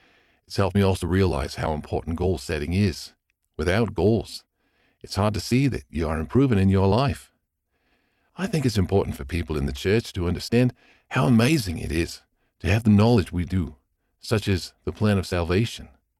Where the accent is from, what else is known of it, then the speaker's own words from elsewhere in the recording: Melbourne, Victoria, Australia; I am 18, and I am from Glen Iris, a suburb in Melbourne, Australia.